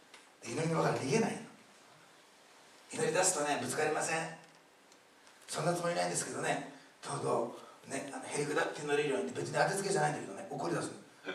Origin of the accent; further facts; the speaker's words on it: Osaka, Japan; 私大阪生まれの大阪さしたの、ね、全然違うんだから